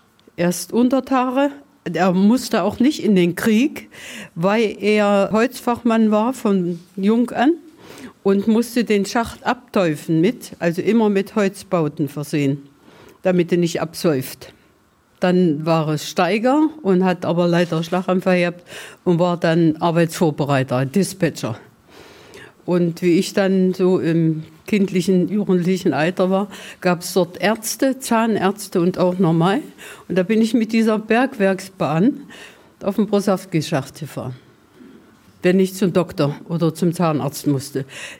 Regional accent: Saxony-Anhalt, Germany; Ich stamme aus dem Mansfelder Land. Ich bin hier geboren in Burg Irner Neudorf.

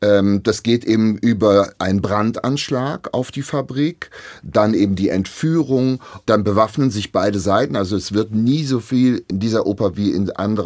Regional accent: West Germany, Germany; also ich bin ja Wessi

